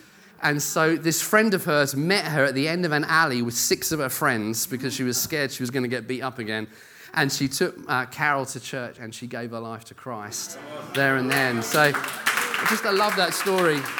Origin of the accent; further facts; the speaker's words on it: Brighton, South East England, United Kingdom; also born or lived in Newcastle; now in Bedford, United Kingdom; I come from Bedford. I grew up in Brighton originally, then went up north to Newcastle, where I worked and was an elder in a church there, and I'm now in Bedford.